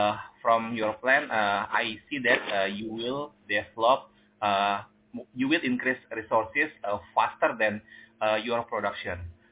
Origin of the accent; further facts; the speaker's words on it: Indonesia; from Indonesia.